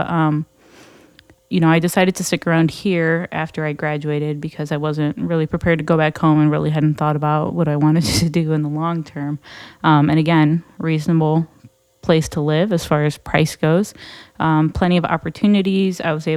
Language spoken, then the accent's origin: English; Gary, Indiana, United States; now in South Bend, United States; so I'm not native to South Bend, but I've definitely from Indiana. I grew up on the outside of Gary, Indiana, and came to South Bend as a college student